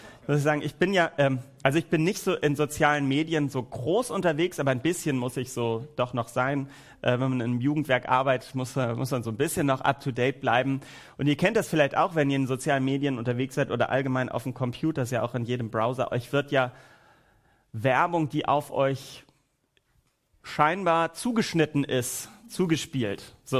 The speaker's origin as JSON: {"language": "German", "region": "Schleswig-Holstein", "country": "Germany", "tie": "born or raised there", "also_born_or_lived": "Hamburg", "said": "komme aus Norddeutschland, bin in Hamburg geboren, Schleswig-Holstein aufgewachsen, das ist meine Heimat. Aber ich merke, ich bin jetzt auch seit 22 Jahren dort weg, wohne nicht mehr in der Heimat."}